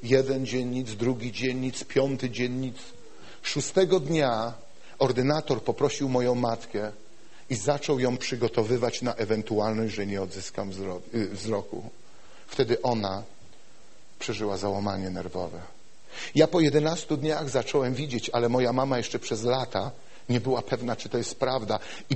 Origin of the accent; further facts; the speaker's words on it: Bydgoszcz, Kuyavian-Pomeranian Voivodeship, Poland; Pochodzę z Bydgoszczy, na dzielnicy, w której mieszkałem, budowano garaże